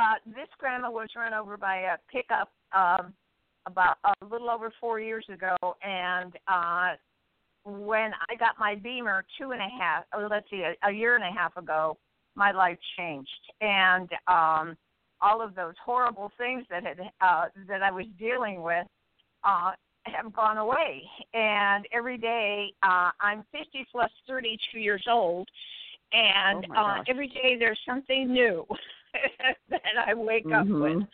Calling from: California, United States; from the beautiful Central Coast of California.

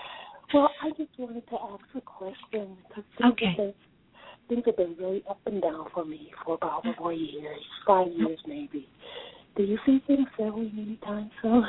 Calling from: Columbus, Ohio, United States; I'm calling from Columbus, Ohio.

